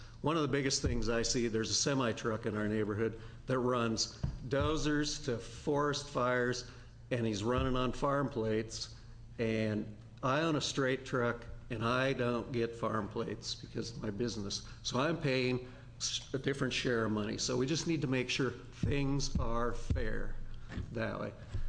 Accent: Fields, Oregon, United States; I'm from Fields, Oregon. So we own the town of Fields and that.

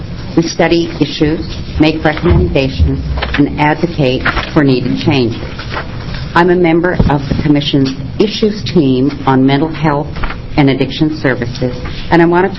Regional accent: Corvallis, Oregon, United States; I'm from Corvallis, Oregon.

